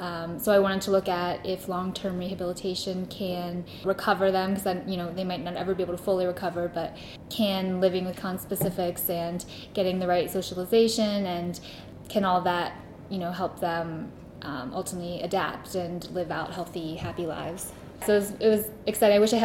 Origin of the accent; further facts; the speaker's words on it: Washington, District of Columbia, United States; I'm from Washington, D.C.